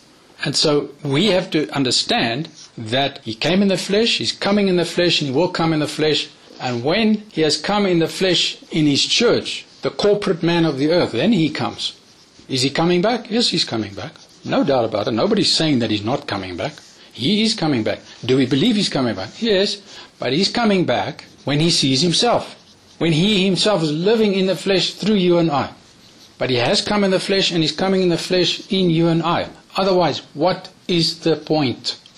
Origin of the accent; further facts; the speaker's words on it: South Africa; South African? No, according to the law books of the nation, I am. But according to who I am in Christ, I'm not a South African. I happen to live here.